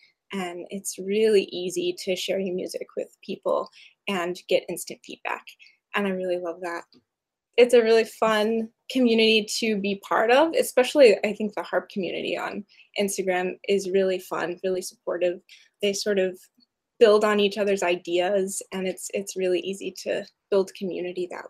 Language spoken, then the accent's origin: English; Roanoke, Virginia, United States; Currently, I'm residing in my hometown, Roanoke, Virginia, and I'm doing some private teaching there.